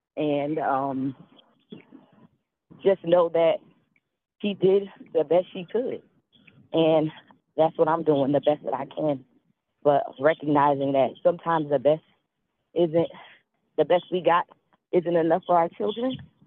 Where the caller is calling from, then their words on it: North Brunswick, New Jersey, United States; I'm walking right now in North Brunswick, New Jersey.